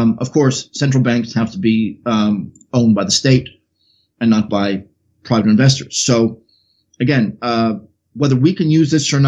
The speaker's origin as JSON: {"language": "English", "country": "United States", "said": "me as an American"}